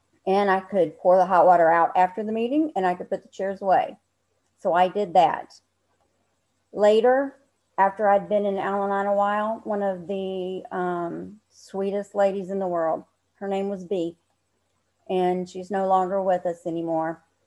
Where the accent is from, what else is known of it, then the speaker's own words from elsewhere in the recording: Michigan, United States; Hi everyone … I'm from Michigan.